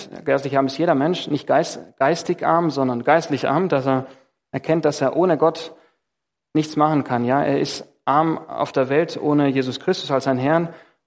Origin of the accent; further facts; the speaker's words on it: Greece; now in Germany; Ich komme ja aus dem Land Griechenland, da sind die Menschen eher stolz, vielleicht hier in Deutschland auch, aber in Griechenland umso mehr.